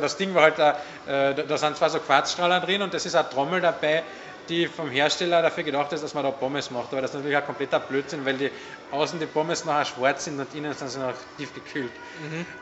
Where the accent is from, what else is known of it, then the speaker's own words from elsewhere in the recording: Austria; bei uns in Österreich